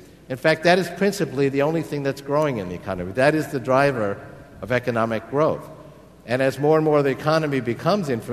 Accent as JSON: {"language": "English", "town": "Queens", "region": "New York", "country": "United States", "tie": "born or raised there", "said": "When I was a high school student growing up in Queens, New York, I used to hang out at the surplus electronics shops on Canal Street, and they're still there."}